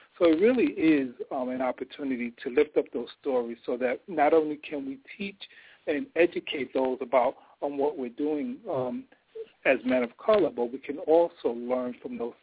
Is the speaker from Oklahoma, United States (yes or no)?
no; Bronx, New York, United States; now in Delaware, United States; I'm originally from the Boogie Down Bronx. I'm here in Delaware right now